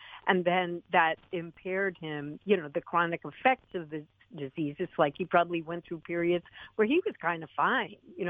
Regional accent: New York, United States; part of this is I grew up in New York.

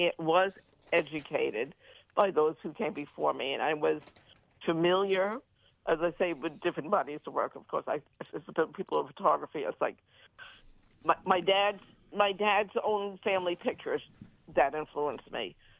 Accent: Long Island, New York, United States; working on this series of where I grew up on Long Island, which were, you know, my suburban friends and family.

